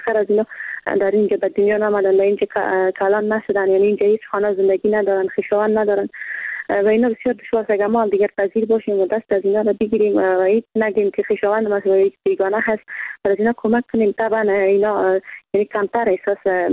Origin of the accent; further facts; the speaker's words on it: Afghanistan; ما مردم افغانستان بی توجه نمانیم